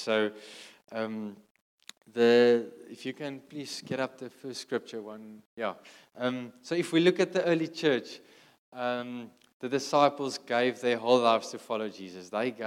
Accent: Kimberley, Northern Cape, South Africa; So I grew up in Kimberley in the Northern Cape, right in the middle of South Africa, in a Christian home.

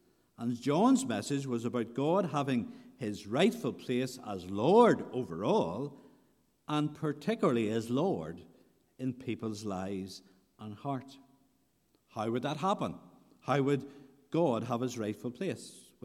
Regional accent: Northern Ireland, United Kingdom; I grew up on the Newry to Armagh Road.

